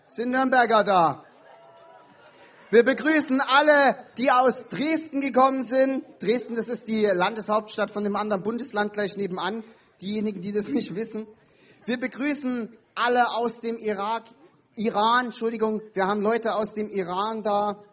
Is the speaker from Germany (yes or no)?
no; Netherlands; Ich bin ein Holländer.